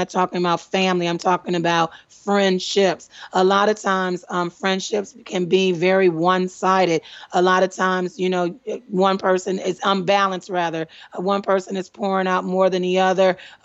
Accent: Detroit, Michigan, United States; now in Washington, United States; I mean, Lord, I miss y'all, Detroit. Love y'all, Detroit, my hometown. Right here in D.C.

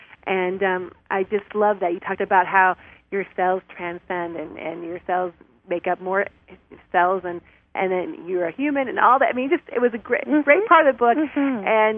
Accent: Illinois, United States; I mean, Robert, we're from Northern Illinois, and I want to say it's beautiful there

